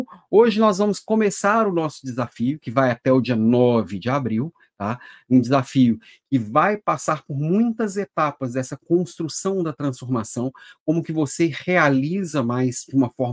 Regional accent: Belo Horizonte, Minas Gerais, Brazil; now in Florianópolis, Brazil; eu sou um mineirinho perdido aqui em Florianópolis, moro em Florianópolis, mas eu sou de Belo Horizonte, então sou do mundo, sou Minas Gerais

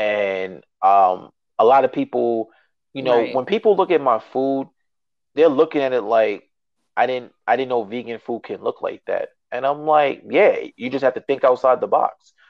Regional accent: Long Island, New York, United States; now in Baltimore, United States; Because I'm originally from Long Island. So I'm from Long Island. I gotta go back home. Part of New York

